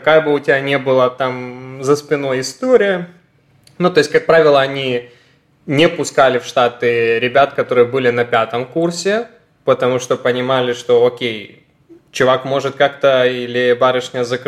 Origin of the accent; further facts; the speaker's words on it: Dnipro, Dnipropetrovsk Oblast, Ukraine; born there; moved away; Я родился в Днепропетровске, Украина. Люблю свою родину